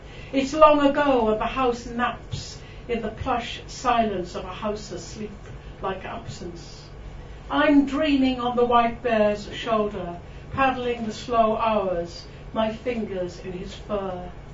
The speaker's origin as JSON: {"language": "English", "town": "Barry", "region": "Wales", "country": "United Kingdom", "tie": "born or raised there", "also_born_or_lived": "Cardiff", "said": "I was born in Cardiff, which is near the sea, but moved even closer to the sea, to a town called Barry on the coast, nearby."}